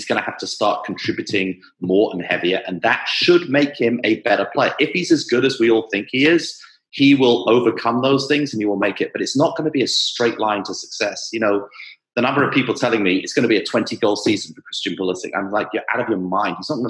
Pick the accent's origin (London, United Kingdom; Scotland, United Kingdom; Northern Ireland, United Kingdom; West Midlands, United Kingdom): London, United Kingdom; I grew up in South London. I grew up in nothing.